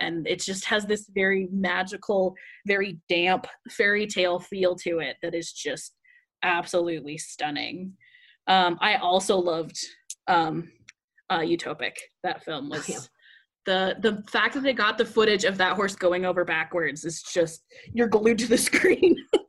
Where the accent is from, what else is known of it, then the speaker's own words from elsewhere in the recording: Colorado, United States; I'm originally from Colorado